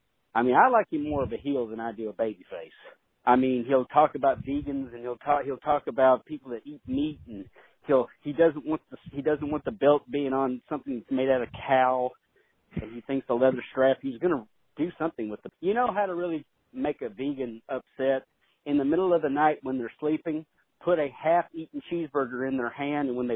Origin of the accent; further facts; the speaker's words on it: Tennessee, United States; I thought, look, yes, I'm from Tennessee, but we don't do that.